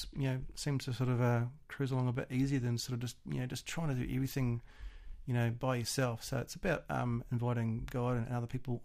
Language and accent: English; Napier, Hawke's Bay, New Zealand; I started off busking on the main streets in my hometown, Napier on the East Coast